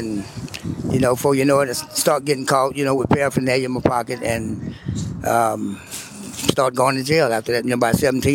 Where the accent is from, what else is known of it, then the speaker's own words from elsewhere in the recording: New Orleans, Louisiana, United States; I'm originally from New Orleans.